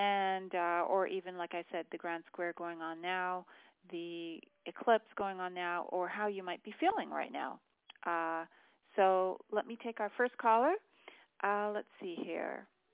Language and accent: English; Virginia, United States; born there; I was born in Virginia, so I can see the difference.